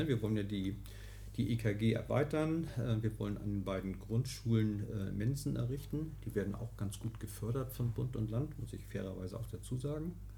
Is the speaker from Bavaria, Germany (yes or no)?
no; Ahrensburg, Schleswig-Holstein, Germany; Ich ging auf das Schulzentrum am Heimgarten in Ahrensburg. Ich bin in Ahrensburg aufgewachsen.